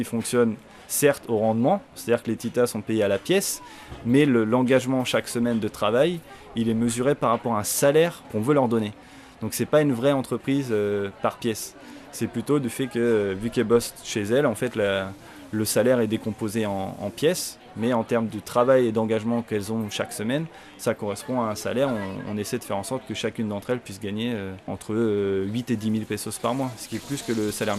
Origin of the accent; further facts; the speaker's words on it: Normandy, France; moved away as an adult; now in Philippines; j'ai 27 ans et je viens de Basse-Normandie. Et ça fait 5 ans que je suis aux Philippines.